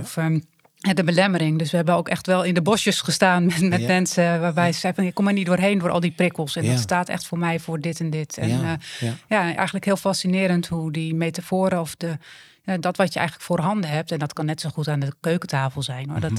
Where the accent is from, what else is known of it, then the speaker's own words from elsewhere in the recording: Ermelo, Gelderland, Netherlands; Ik ben geboren en getogen in een christelijk gezin hier op de Veluwe. We zitten hier in Ermelo, midden van de Bijbelbelt.